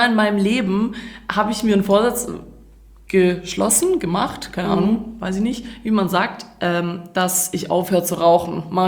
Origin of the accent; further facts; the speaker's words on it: Croatia; now in Germany; Ich war in meiner Heimat und das war sehr, sehr schön.